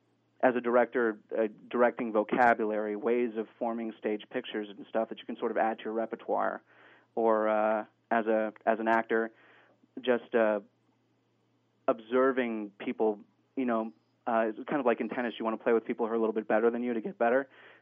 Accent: Raleigh, North Carolina, United States; I'm from North Carolina originally.

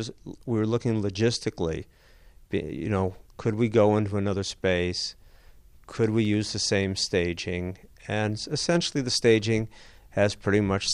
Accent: Highland Park, Illinois, United States; also born or lived in Boston; I grew up in Highland Park and had a 20-year detour to Boston.

